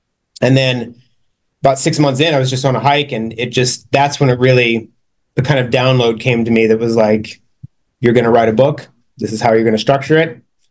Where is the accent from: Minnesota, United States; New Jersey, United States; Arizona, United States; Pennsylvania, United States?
Arizona, United States; Phoenix; I'm from Phoenix. That's where I am currently. I moved back down here.